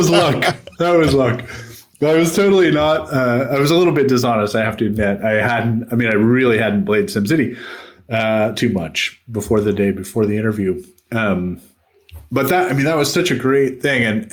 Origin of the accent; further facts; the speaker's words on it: United States; I grew up in the United States, and I really, most of my childhood, I wanted to be a physicist.